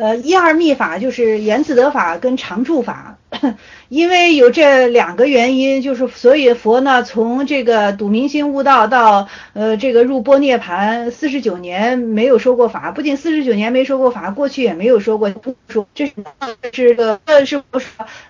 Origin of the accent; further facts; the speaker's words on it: China; 像我们中国人，他就是探索世界的这个本能